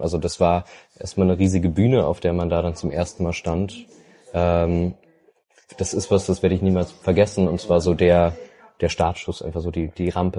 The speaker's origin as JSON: {"language": "German", "region": "Saarland", "country": "Germany", "said": "Also ich komme eigentlich aus dem Saarland"}